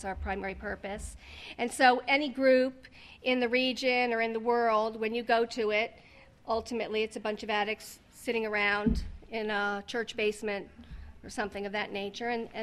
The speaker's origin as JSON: {"language": "English", "town": "Annapolis", "region": "Maryland", "country": "United States", "said": "I'm from Annapolis, Maryland, so I'm not really part of the Chesapeake and Potomac region."}